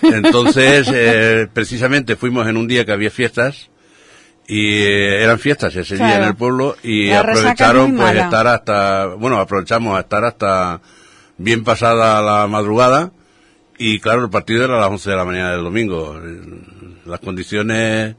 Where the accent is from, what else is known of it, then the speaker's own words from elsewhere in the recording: Castellar, Andalusia, Spain; en mi pueblo, no, me parieron allí, no puedo decir más. Entonces, bueno, Castellar Ibero es un pueblecito pequeño, tiene 3.000, casi 4.000 habitantes